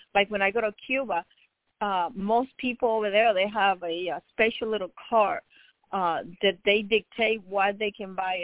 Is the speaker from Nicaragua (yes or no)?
yes; Nicaragua; Because in Nicaragua, I'm from Nicaragua.